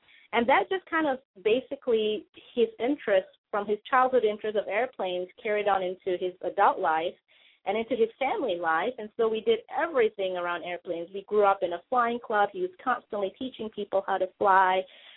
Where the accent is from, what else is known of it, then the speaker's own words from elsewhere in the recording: Malaysia; I grew up in Malaysia, was born and raised there. I was born on in Borneo, which is East Malaysia. It's an island off of the peninsula of Malaysia.